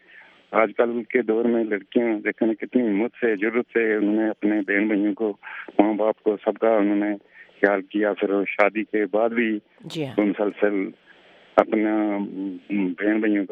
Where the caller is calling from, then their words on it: Rawalakot, Azad Kashmir, Pakistan; آزاد کشمیر رولا کوٹ سے.